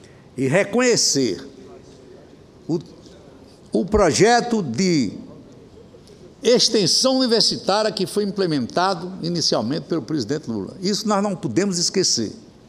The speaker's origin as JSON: {"language": "Portuguese", "town": "Simão Dias", "region": "Sergipe", "country": "Brazil", "tie": "born or raised there", "said": "na cidade de Simão Dias, que é minha terra natal, e da qual eu fui prefeito"}